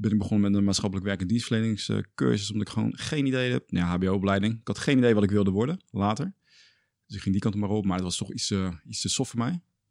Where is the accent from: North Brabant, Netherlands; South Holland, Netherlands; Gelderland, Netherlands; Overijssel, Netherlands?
South Holland, Netherlands; Rotterdam; Ik ben opgevoed in Rotterdam-Zuid.